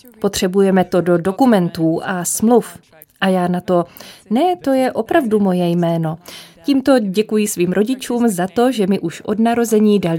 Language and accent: Czech; Varaždin, Varaždin County, Croatia; Z Varaždinu. To je bývalé hlavní město Chorvatska.